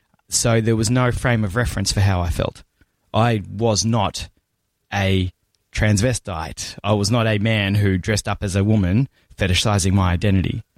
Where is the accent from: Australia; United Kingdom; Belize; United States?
Australia; Jerilderie, New South Wales; also born or lived in Melbourne; my family moved around a lot until 1989. We settled in a town called Drildery in southern New South Wales in the Riverina. And I lived there up until I was 17, and then I moved to Melbourne to go to university.